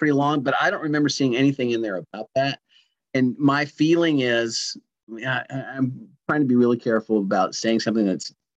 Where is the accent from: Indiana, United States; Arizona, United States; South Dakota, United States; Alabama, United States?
Indiana, United States; I grew up in Indiana, but then we'd go to Pennsylvania where my mom had family in Philadelphia.